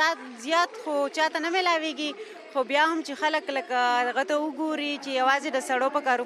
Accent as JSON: {"language": "Pashto", "region": "Khyber Pakhtunkhwa", "country": "Pakistan", "said": "موږ د سوات نه راغلی یو، … زما په سوات څنګهټه کې خپل سنټر دی"}